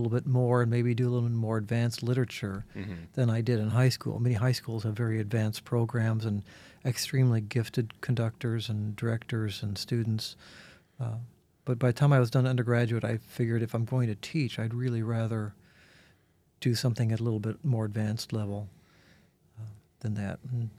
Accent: Kansas, United States; Yeah, I grew up in a very, very small town in Central Kansas, grew up on a farm and always had music in the house.

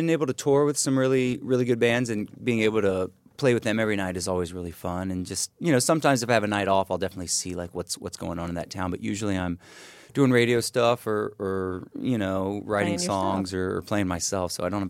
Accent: Virginia, United States; now in Los Angeles, United States; No, I'm originally from Virginia. I guess I call L.A. home, but I'm really never there.

